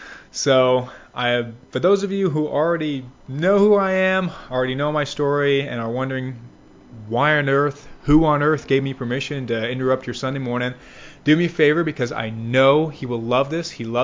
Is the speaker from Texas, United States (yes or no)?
no; Lebanon, Maine, United States; when I was growing up in Lebanon, Maine, which, contrary to belief, actually left me with quite a bit